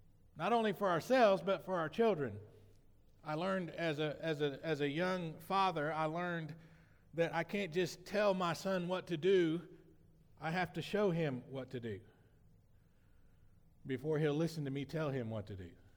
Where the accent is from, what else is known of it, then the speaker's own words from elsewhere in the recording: Indiana, United States; also born or lived in Tennessee / Alabama; I lived in a little small town and growing up in Indiana, by way of Tennessee and Alabama, just moving around.